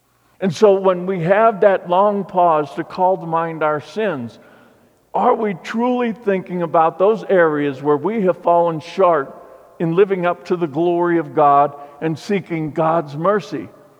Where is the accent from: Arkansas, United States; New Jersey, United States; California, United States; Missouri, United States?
Missouri, United States; I grew up in Missouri, the Show Me State.